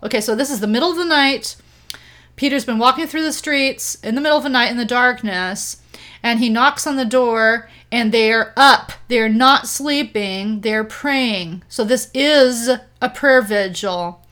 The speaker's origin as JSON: {"language": "English", "country": "Guatemala", "tie": "born or raised there", "said": "now I grew up in Guatemala. And so I've heard of, as a missionary kid"}